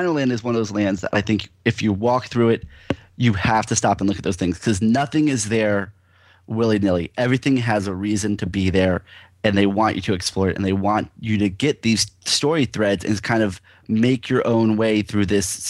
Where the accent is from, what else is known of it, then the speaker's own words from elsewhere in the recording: Florida, United States; I grew up in Florida, and walking down that street, walking down, you know, US 498, it looks like old Florida to me. It looks like the back areas of Florida where I grew up.